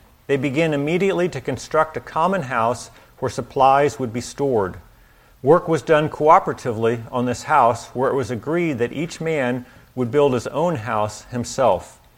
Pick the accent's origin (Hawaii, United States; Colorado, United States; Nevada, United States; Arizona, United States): Arizona, United States; now in California, United States; Again, I grew up in Arizona, moved here to California